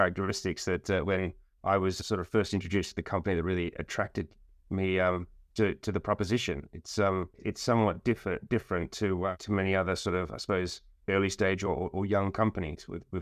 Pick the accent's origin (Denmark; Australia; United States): Australia; born there; moved away; I've been over here for 25 years, but I was born in Australia. Very much my home.